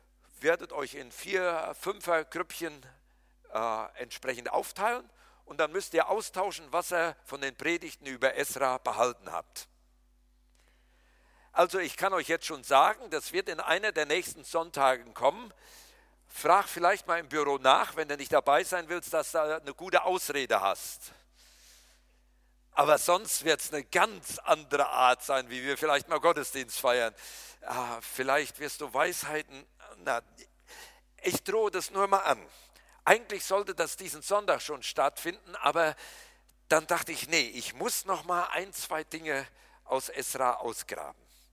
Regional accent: Berlin, Germany; Ich kann das auch als echter Berliner.

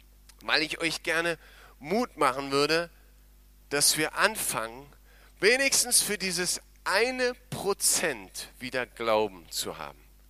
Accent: Germany; Und ich stelle bei mir immer wieder fest, dass wir als Deutsche, wenn wir dann so jetzt das erleben, was wir im Moment haben.

